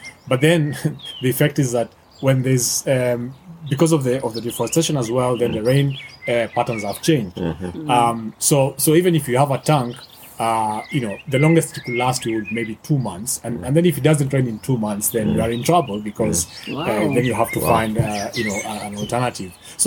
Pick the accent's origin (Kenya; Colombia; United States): Kenya; Njoro, Nakuru County; So I grew up in Njoro, and from our house, looking on the horizon, those days growing up as a little boy, I could see kind of the canopy of the Mau forest.